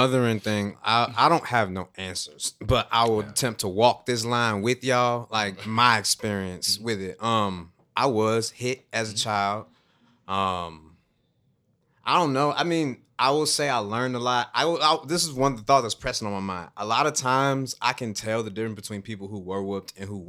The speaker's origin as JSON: {"language": "English", "region": "Texas", "country": "United States", "tie": "born or raised there", "said": "It's represented to me this way, and I'm growing up in Texas."}